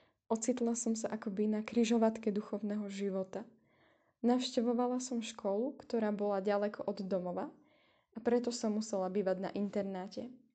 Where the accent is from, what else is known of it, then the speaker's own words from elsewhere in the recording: Žilina Region, Slovakia; študujem na Vysokej škole v Bratislave a pochádzam z Oravy.